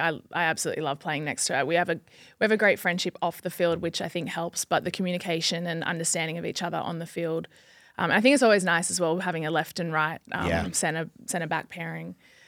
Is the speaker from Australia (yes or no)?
yes; Australia; Coming from Australia, the coffee there is elite.